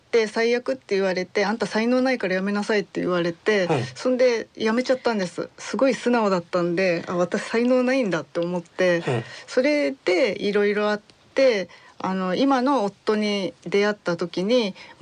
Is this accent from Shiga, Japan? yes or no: no; Gyoda, Saitama, Japan; もともとは埼玉県の行田市というところの出身です。